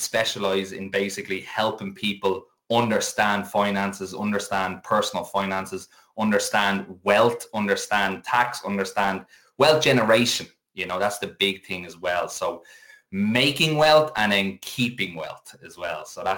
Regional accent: Kildare, Ireland; accent: a little bit of Dublin twang; But I'm a Kildare man. North Kildare, there's a big difference between North Kildare and South Kildare. But I've pretty much lived my whole life growing up in Kildare. And you know, yeah, I went to college in Dublin.

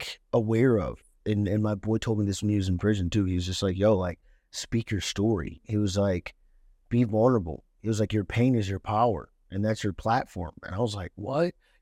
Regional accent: Cleveland, Ohio, United States; where are you from again? Because I'm always like, I'm from Cleveland. I let everybody know.

